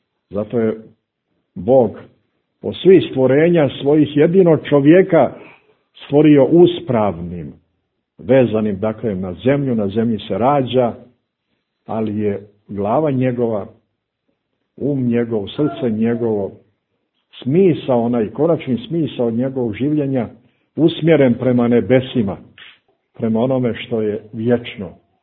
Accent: Montenegro; ovdje kod nas u Crnoj Gori

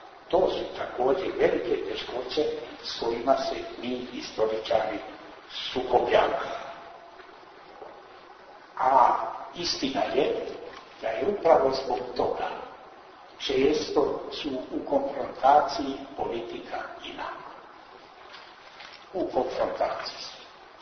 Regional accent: Montenegro; kod nas u Crnoj Gori.

